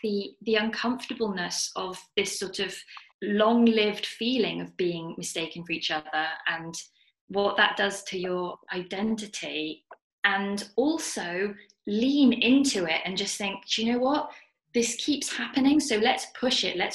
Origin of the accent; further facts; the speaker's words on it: United Kingdom; And Eugenie is French and I'm British.